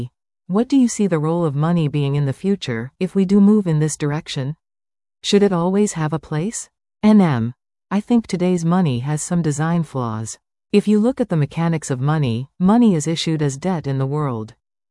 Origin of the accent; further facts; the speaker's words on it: India; I grew up in India, and when I went to a local store, they knew all about my family.